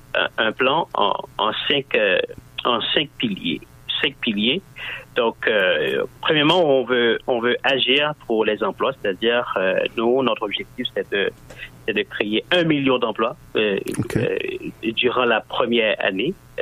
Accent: Canada; quand on arrive quelque part dans un pays étranger, on dit qu'on est Canadien

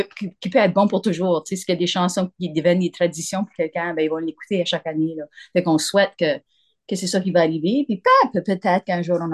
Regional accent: Mont-Carmel, Prince Edward Island, Canada; Moi, je viens de l'île du Prince-Édouard, de la région

